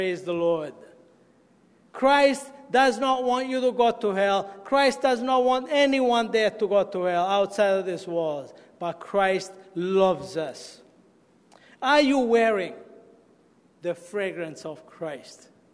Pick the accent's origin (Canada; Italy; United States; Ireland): Italy; If you grew up in a little house in which I grew up back in Italy